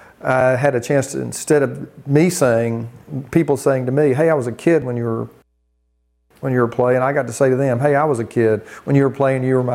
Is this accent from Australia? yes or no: no; Hot Springs, Arkansas, United States; also born or lived in Desark; I moved from Hot Springs, Arkansas, to a little town in eastern Arkansas called Desark, Arkansas.